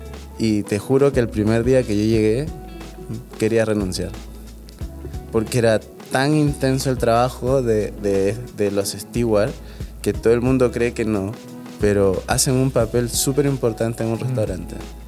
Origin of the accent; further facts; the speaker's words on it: Lima, Peru; Yo soy del norte de Lima, entonces tenía que mudarme a la capital para poder estudiar una carrera como tal.